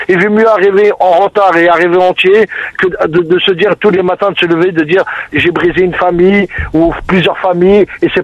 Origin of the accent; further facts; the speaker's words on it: Béjaïa, Béjaïa Province, Algeria; je parle parce que moi je suis de Bijaya, quoi.